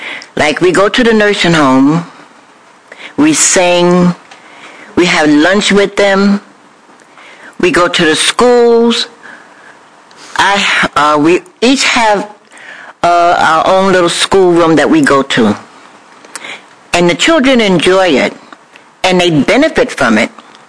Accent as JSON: {"language": "English", "town": "Fork Union", "region": "Virginia", "country": "United States", "said": "Good evening. … I'm from Fork Union, Virginia."}